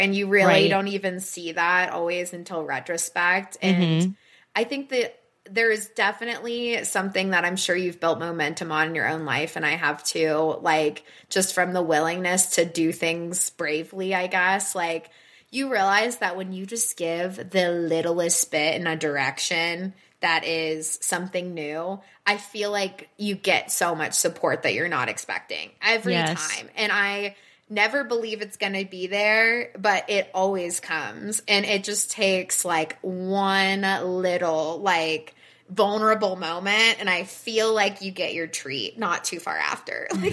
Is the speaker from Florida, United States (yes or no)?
yes; Florida, United States; Like, I think back to I was raised in Florida